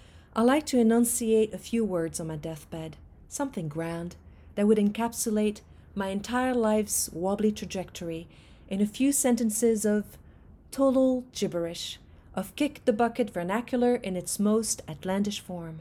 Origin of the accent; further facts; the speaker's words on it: France; English is a second language; I was born and raised in France into what I call a very monolingual family. Both of my parents spoke French and only French, and so did my grandparents and my great-grandparents.